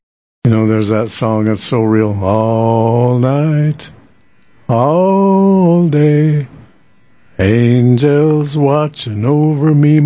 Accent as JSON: {"language": "English", "region": "South Dakota", "country": "United States", "said": "We're from South Dakota. You know, we're hayseeds blown in off the prairie where you can see for 50 miles."}